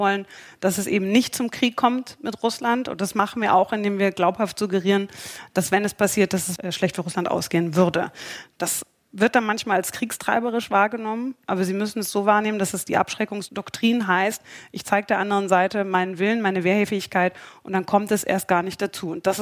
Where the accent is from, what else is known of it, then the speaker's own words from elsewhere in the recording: Munich, Bavaria, Germany; Ich bin in München aufgewachsen